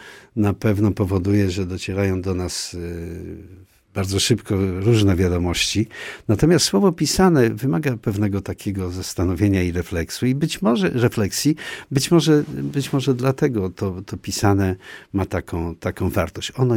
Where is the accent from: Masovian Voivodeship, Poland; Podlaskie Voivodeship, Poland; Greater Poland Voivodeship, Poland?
Podlaskie Voivodeship, Poland; Łomża; born there; Mnie bardzo trudno jest powiedzieć, jak Łomża się zmieniła, bo ja w Łomży